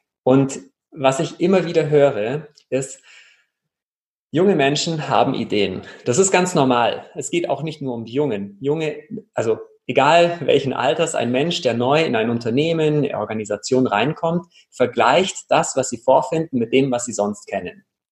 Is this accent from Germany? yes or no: yes; Kempten, Bavaria, Germany; Ich komme aus Kempten im Allgäu